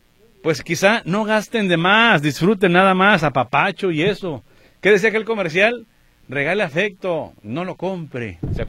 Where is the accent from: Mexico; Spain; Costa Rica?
Mexico; Guadalajara, Jalisco; born there; hay que sentirse orgullosos los que nacimos en Guadalajara